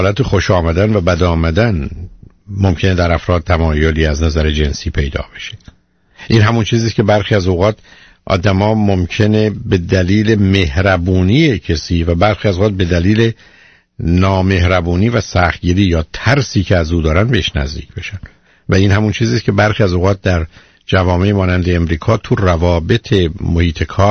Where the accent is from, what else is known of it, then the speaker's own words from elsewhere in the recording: Iran; بسیاری از ما که در ایران بزرگ شدیم